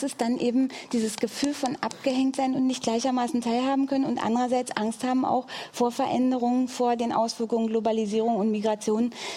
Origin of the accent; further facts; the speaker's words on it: Frankfurt, Brandenburg, Germany; born there; die meisten wissen mittlerweile, dass ich ostdeutschen Migrationshintergrund habe. Ich bin in Frankfurt-Oder geboren und habe in der Tat ja 16 Jahre lang in Berlin-Neukölln gearbeitet und auch politisch gewirkt.